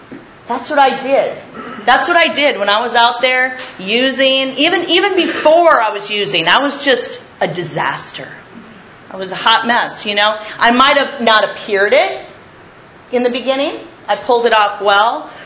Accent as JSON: {"language": "English", "region": "Minnesota", "country": "United States", "tie": "born there", "said": "I was born in Minnesota in a little suburb of Minneapolis in 1972 to a Catholic family."}